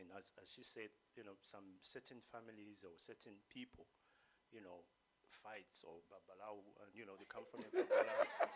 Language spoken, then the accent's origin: English; Eastern Province, Zambia; English is a second language; Like my brothers, we are from the East.